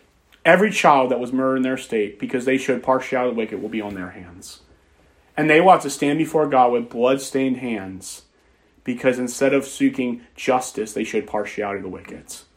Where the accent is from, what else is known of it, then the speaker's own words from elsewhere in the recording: United States; born there; I'm thankful I was born in America. I'm not an American basher. I'm thankful I was born in America.